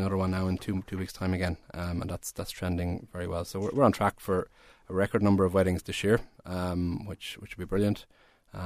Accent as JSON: {"language": "English", "town": "Birr", "region": "County Offaly", "country": "Ireland", "said": "I'm back just over a year now. I'm originally from Burr, so lovely to be back home."}